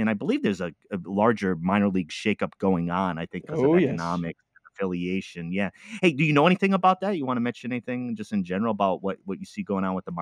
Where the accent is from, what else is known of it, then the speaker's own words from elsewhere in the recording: East Coast, United States; also born or lived in Midwest; I mentioned I'm from the East Coast, sometime in the Midwest